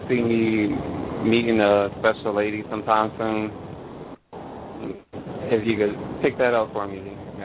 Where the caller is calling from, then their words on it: Miami, Florida, United States; I'm calling from Miami. I usually call from Miami, but I'm in Tennessee.